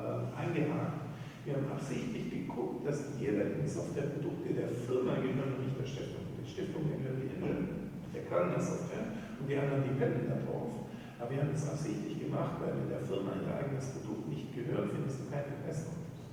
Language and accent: German; Baden-Württemberg, Germany; Aber ich bin Schwabe